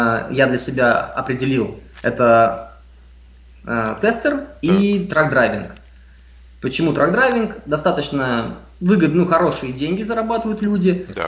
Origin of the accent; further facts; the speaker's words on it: Russia; now in Miami, United States; Я приехал из России. Так. Живу в Майами вот уже год.